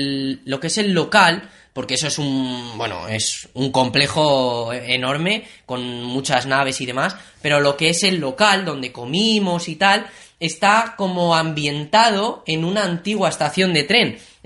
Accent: Castilla-La Mancha, Spain; Nosotros somos de La Mancha, tenemos que tirar para la tierra.

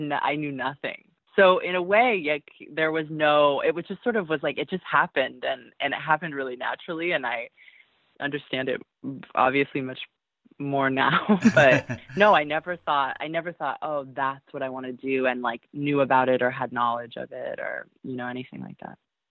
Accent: Santa Barbara, California, United States; I went to an independent school within the University of California, Santa Barbara, where I grew up in Santa Barbara, stayed home much longer than all of my friends.

